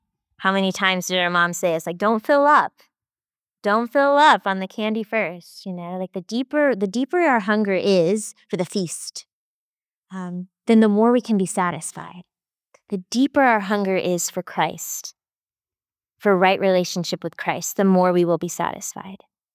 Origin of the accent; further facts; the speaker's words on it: Texas, United States; I grew up in Texas.